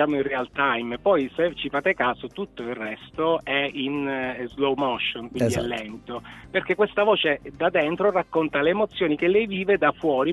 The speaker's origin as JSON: {"language": "Italian", "town": "Palermo", "region": "Sicily", "country": "Italy", "said": "io vengo da Palermo"}